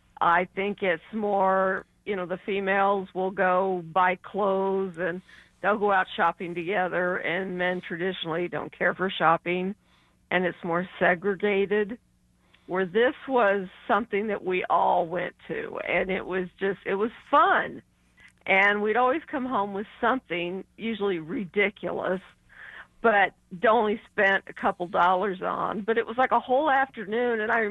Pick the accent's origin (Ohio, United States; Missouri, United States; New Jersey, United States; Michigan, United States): Missouri, United States; Independence; I was raised in Independence, and there was this place approximately Nolan Road and I-70 that existed.